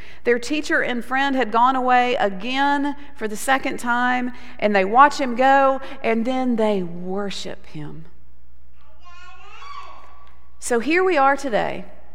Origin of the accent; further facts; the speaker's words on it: Montgomery, Alabama, United States; now in Birmingham, United States; I grew up in Montgomery, Alabama, and I moved to the Birmingham area right after college.